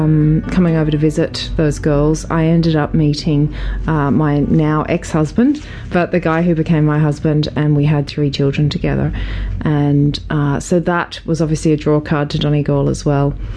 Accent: Australia; moved away as an adult; now in Ireland; I'm from Australia. And how did I end up here? I first came to Ireland in 1998

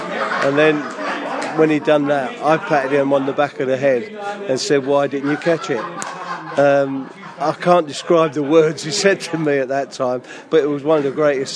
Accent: Notting Hill, London, United Kingdom; when I was growing up in Notting Hill

